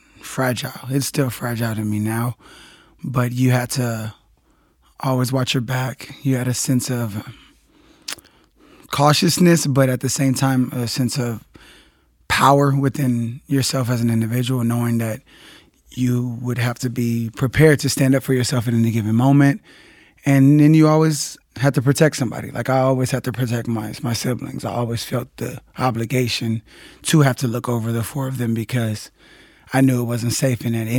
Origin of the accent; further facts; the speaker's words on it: Los Angeles, California, United States; also born or lived in Inglewood / Hawthorne / Burbank; I was born and raised in South Central, specifically West Adams District, and we moved around a lot just to avoid certain gangs and violence, depending on the age, between Inglewood, South Central, Hawthorne, Burbank, you name it.